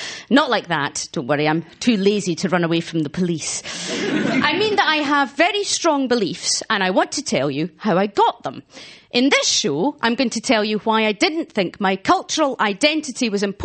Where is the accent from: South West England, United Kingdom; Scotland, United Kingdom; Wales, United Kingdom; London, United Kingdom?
Scotland, United Kingdom; Glasgow; I'm not from here myself. Instead, I hail from Glasgow, which, unlike Edinburgh, doesn't have a castle. But it does have an amazing bus station and a new motorway junction.